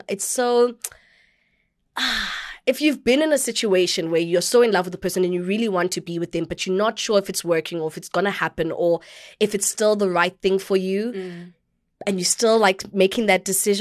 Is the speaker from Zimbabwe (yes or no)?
no; Gqeberha, Eastern Cape, South Africa; We grew up in Gqeberha